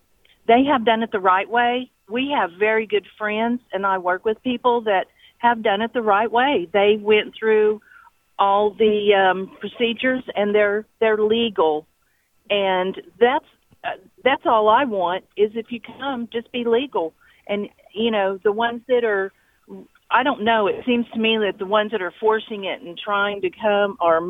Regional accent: Oklahoma, United States; I'm from Oklahoma

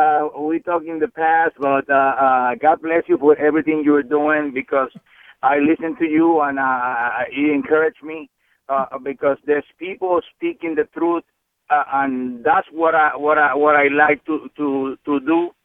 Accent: Puerto Rico; I'm from Puerto Rico.

